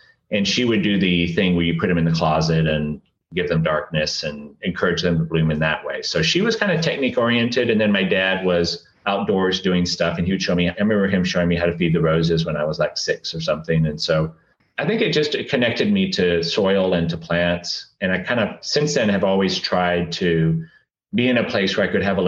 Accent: Abilene, Texas, United States; I grew up in Abilene, Texas. And so my dad grew up on a farm in North Texas.

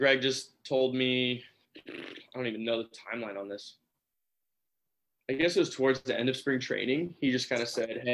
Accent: Texas, United States; I grew up in Texas.

